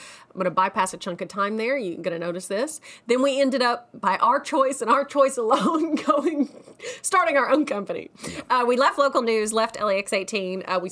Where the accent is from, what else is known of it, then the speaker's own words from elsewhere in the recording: Tennessee, United States; now in Kentucky, United States; and that's why I moved to Kentucky. I'm from Tennessee originally